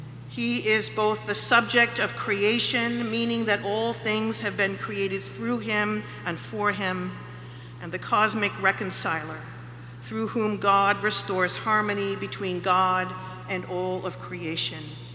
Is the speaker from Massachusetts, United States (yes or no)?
yes; Massachusetts, United States; For me, I grew up in the Episcopal Church, in Massachusetts, therefore a progressive branch of our church.